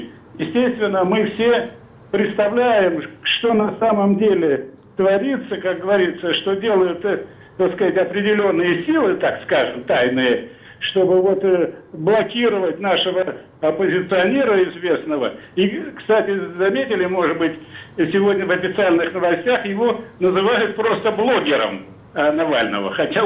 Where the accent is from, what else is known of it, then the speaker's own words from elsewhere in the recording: Cheboksary, Chuvash Republic, Russia; я из Чебоксар.